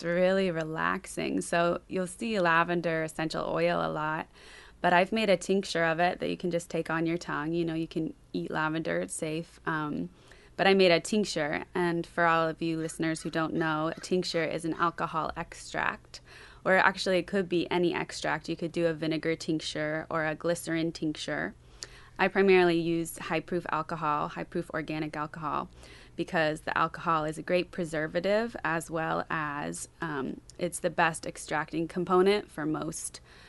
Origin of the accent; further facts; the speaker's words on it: Astoria, Oregon, United States; Well, I was born in Oregon. I was born up by Mount Hood, Welch's, and I moved to Astoria when I was 8, so I'm a local here.